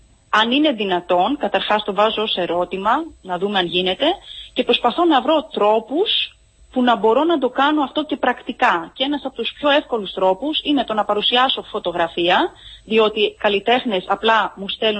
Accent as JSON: {"language": "Greek", "town": "Corinth", "region": "Peloponnese", "country": "Greece", "tie": "born or raised there", "said": "το όνειρό μου ήταν να αναφέρω σύγχρονη τέχνη στην Κόρινθο, στην πόλη μου"}